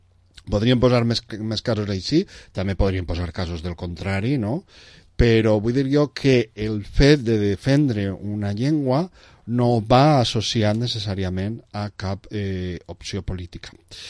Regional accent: Valencian Community, Spain; és la nostra responsabilitat mantindre el nostre patrimoni cultural com a valencians viu.

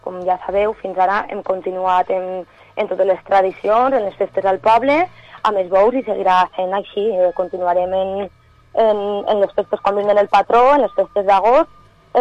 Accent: Betxí, Valencian Community, Spain; soc de Betxí, tinc un negoci a Betxí i en la plaça del poble.

